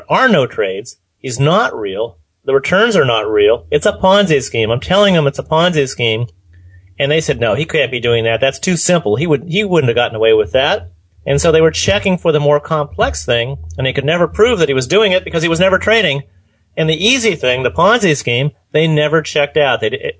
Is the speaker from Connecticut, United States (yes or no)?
no; Pennsylvania, United States; I grew up in Pennsylvania hunting.